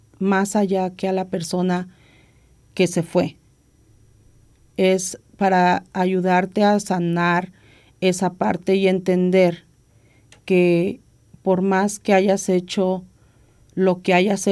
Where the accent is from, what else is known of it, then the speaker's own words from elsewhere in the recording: Mexico City, Mexico; yo soy de la Ciudad de México y yo hablo en doble sentido todo el tiempo